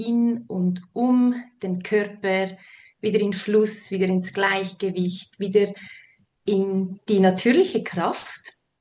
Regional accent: Switzerland; Ich komme aus der Schweiz und wohne mit meinem Sohn und meinem Mann im schönen Kanton Nidwalden. Das ist ganz in der Nähe von Luzern.

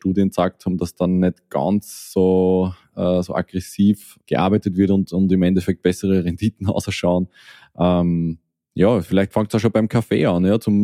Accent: Austria; bei uns in Österreich ist es so, dass die Medizinstudiumsplätze heiß begehrt sind.

